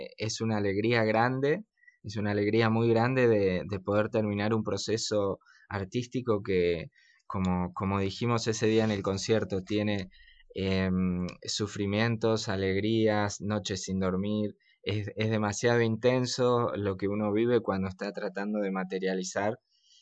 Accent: Bariloche, Río Negro, Argentina; va a ser para mí también importante volver a mi ciudad natal, esta vez con el disco para presentar, y tengo varios invitados de Bariloche

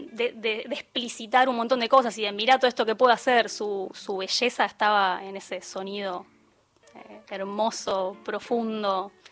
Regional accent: Buenos Aires, Argentina; Sí, soy porteña.

